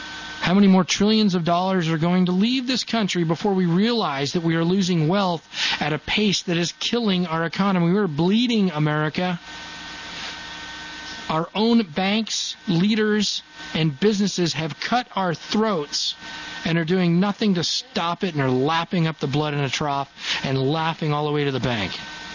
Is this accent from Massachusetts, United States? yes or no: yes; Boston, Massachusetts, United States; now in Eaton, United States; Hometown of Eaton, Colorado. I call it my adopted hometown. I'm really from Boston, Massachusetts.